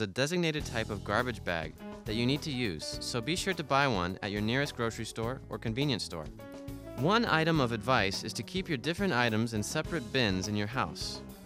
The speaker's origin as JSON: {"language": "English", "town": "Denver", "region": "Colorado", "country": "United States", "tie": "born or raised there", "said": "but in my hometown of Denver, there are pretty much only two types of garbage."}